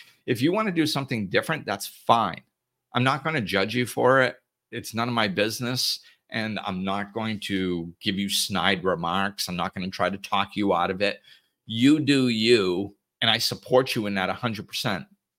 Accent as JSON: {"language": "English", "town": "Gardner", "region": "Massachusetts", "country": "United States", "tie": "born or raised there", "said": "You know, I grew up in Gardner, Massachusetts, and I'll tell you, man, what a great place to grow up."}